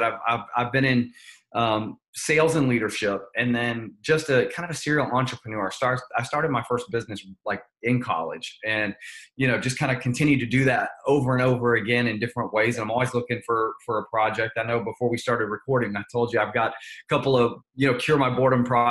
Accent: Nashville, Tennessee, United States; now in Los Angeles, United States; Originally, I am from Nashville. So I'm a Southern guy, Southern born and raised, and love Nashville. Although currently I live in Los Angeles

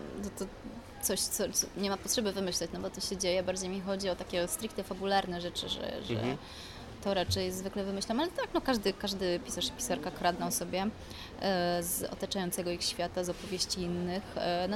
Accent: Jaworzno, Silesian Voivodeship, Poland; Ja się wychowałam, jestem z Jaworzna, wychowałam się na osiedlu, które było osiedlem robotniczym, to znaczy, że było wybudowane dla pracowników kopalni

